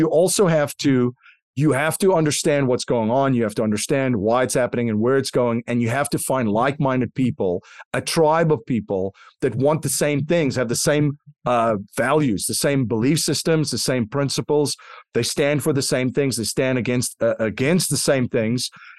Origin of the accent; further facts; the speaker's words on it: South Africa; I grew up in South Africa as a kid under apartheid regime, right? A fascist apartheid regime.